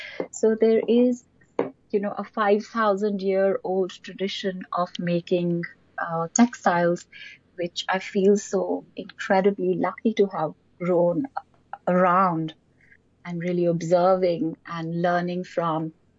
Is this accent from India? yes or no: yes; India; But in general, growing up in India, I was so lucky to be surrounded by this heritage of handmade textiles